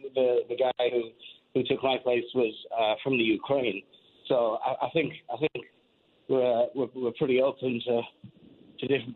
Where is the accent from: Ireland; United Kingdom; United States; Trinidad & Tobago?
United Kingdom; England; But it's been a confusing story because while we are an English band of English people, we have done pretty much all of the work in the U.S.